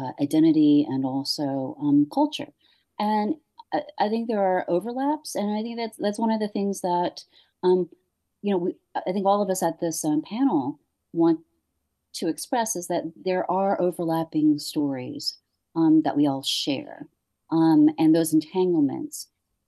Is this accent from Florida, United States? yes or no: no; Charlotte, North Carolina, United States; also born or lived in Vietnam; I'm from here, Charlotte. I grew up in Charlotte.